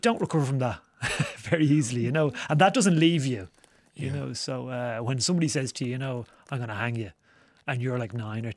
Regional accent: Dublin, Leinster, Ireland; I grew up in Santry.

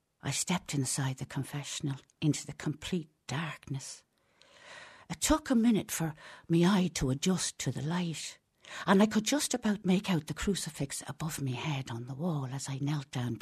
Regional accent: Dublin, Leinster, Ireland; It happens to be mine. It's a woman's journey through her life from the time she was born, really, growing up in Dublin in the early 50s.

